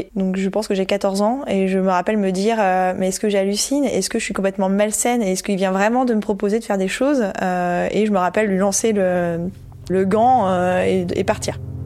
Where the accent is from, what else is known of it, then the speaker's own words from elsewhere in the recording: La Bohalle, Pays de la Loire, France; Et on a grandi à La Boale, à une quinzaine de kilomètres d'Angers, sur les bords de Loire, un charmant petit village.